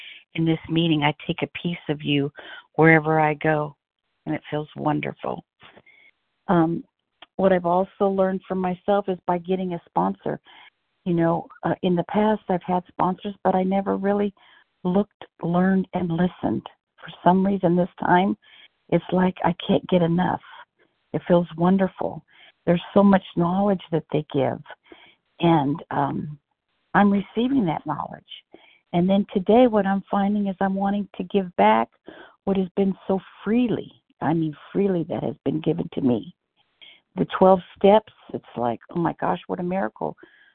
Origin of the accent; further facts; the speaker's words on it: California, United States; from California.